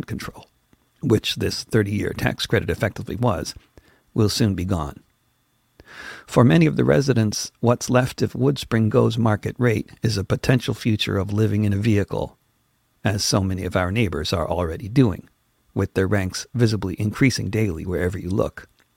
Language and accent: English; Connecticut, United States; moved away as an adult; also born or lived in New York; I was born on Manhattan Island, now one of the most expensive places on earth. I grew up in a nearby suburb in Connecticut